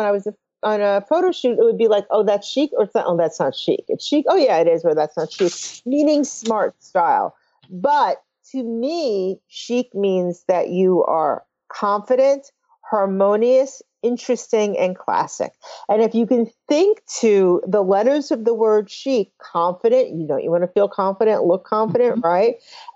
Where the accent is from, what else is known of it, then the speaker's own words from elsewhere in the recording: New York, United States; But I'm lucky to do that because I'm a New Yorker and, you know, there's lots of brands here.